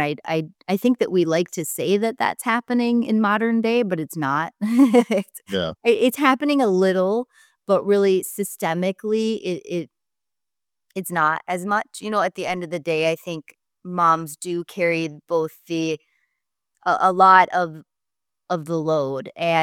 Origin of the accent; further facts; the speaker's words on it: Florida, United States; I'm in Minnesota. I'm from Florida.